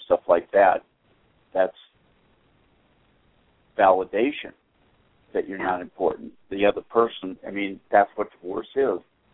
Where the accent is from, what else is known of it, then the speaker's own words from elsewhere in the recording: Ireland; And for me, you know, being Irish, I would ease the pain with alcohol. It's what Irish people do.